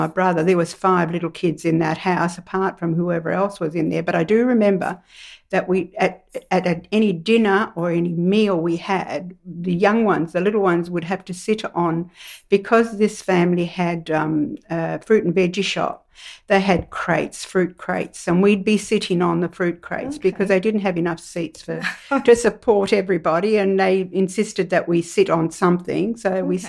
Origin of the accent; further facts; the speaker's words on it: Reggio Calabria, Calabria, Italy; I come from Reggio Calabria, a little place, a little town in the mountains called Elianova, and it's a beautiful little town. I have been back several times, in fact, quite a few times now.